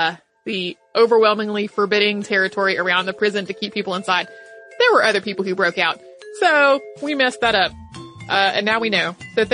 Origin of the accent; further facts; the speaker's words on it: Perth, Western Australia, Australia; I'm from Perth, Western Australia.